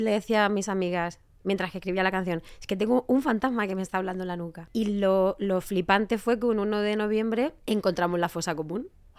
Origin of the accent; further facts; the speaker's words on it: Elche de la Sierra, Castilla-La Mancha, Spain; lo han hecho de mi tierra, de Elche de la Sierra